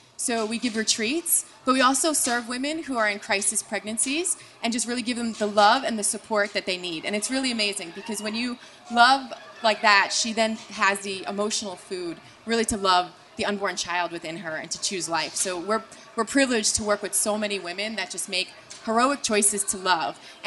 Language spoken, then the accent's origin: English; New York, United States; I'm originally from New York